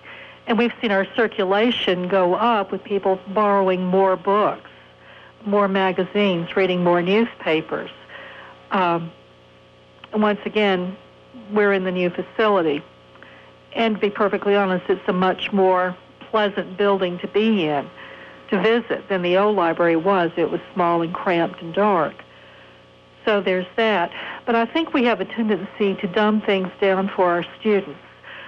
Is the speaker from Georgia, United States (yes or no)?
yes; Elberton, Georgia, United States; Originally, I'm from Elberton, Georgia, right across the river.